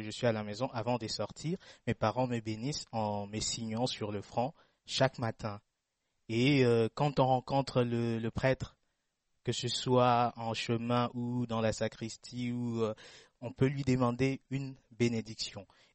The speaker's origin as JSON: {"language": "French", "region": "Kinshasa", "country": "DR Congo", "said": "quand on vient du Congo, Kinshasa comme moi"}